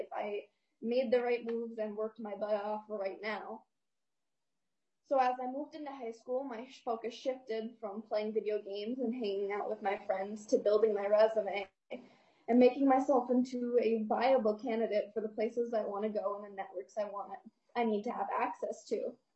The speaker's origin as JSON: {"language": "English", "town": "Grand Rapids", "region": "Minnesota", "country": "United States", "tie": "born or raised there", "also_born_or_lived": "Roseau", "said": "So I was born in Roseau, Minnesota, and I grew up in Grand Rapids and on the Iron Range."}